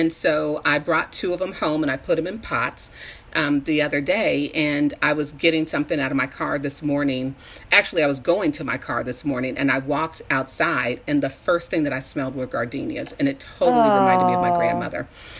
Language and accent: English; Las Vegas, Nevada, United States; also born or lived in San Diego, California; because that's where I'm from. Well, I was born in San Diego, raised in Las Vegas.